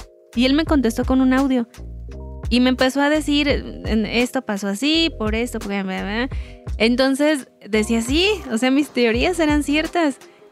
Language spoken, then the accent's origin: Spanish; Mexico; nosotros como mexicanos tenemos una visión un poco diferente acerca de la muerte.